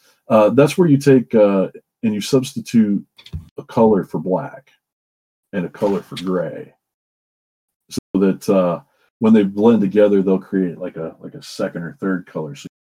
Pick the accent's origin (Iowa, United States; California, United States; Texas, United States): Iowa, United States; growing up in Iowa in kind of the really Rust Belt, Farm Belt town that I grew up